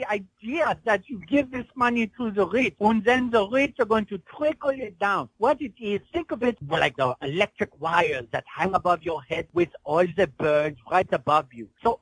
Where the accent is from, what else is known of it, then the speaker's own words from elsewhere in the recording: Germany; Growing up in Germany in the World War II, I'm not so sure if the world has read the history on privilege.